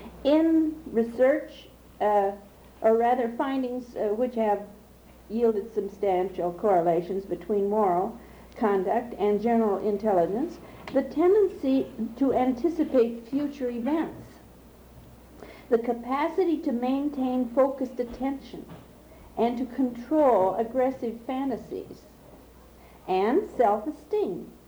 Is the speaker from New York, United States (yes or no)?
no; Thousand Oaks, California, United States; I'm from Thousand Oaks, California.